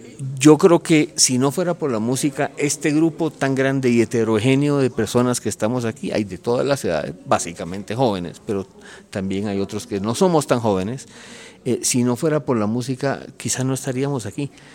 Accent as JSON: {"language": "Spanish", "country": "El Salvador", "moved": "yes", "said": "yo soy extranjero, tengo 20 años de vivir aquí, yo soy de El Salvador."}